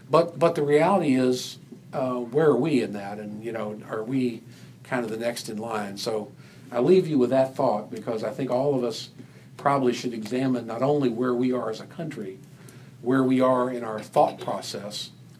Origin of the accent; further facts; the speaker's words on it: United States; You know, but we're glad we're Americans and we're not British.